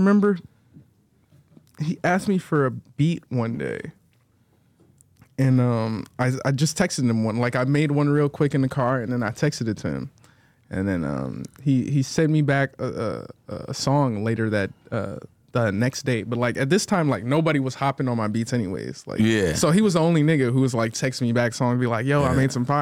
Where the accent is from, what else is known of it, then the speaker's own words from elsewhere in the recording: Atlanta, Georgia, United States; I'm from Atlanta, Georgia for sure.